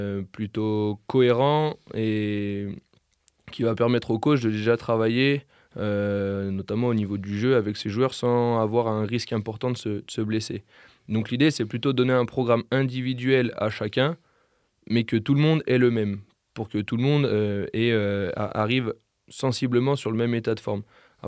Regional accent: Lyon, Auvergne-Rhône-Alpes, France; J'ai eu la chance, moi, de pouvoir faire la fac à Lyon, et étant originaire de Lyon

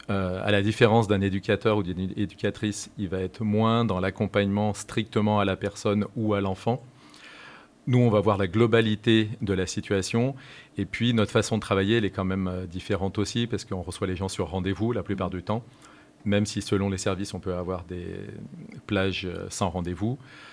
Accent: Lyon, Auvergne-Rhône-Alpes, France; je suis de Lyon à la base

